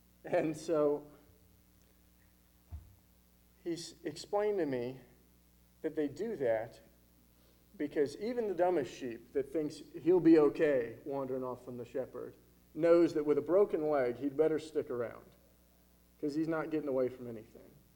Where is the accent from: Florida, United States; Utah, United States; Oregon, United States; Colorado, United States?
Florida, United States; also born or lived in Kentucky / North Carolina; I'm born and raised in Florida. I spent 3.5 years here in Kentucky going to school, and almost 2 years in North Carolina.